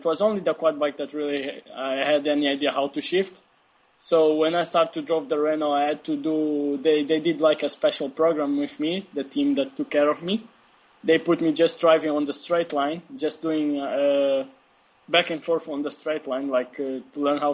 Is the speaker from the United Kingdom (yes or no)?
no; Angola; English is a second language; It's like this, like you said, I'm from Angola. Everything started because of my father. He used to race touring cars when he was young. So in Angola, already when I was young, I already used to watch motorsports there.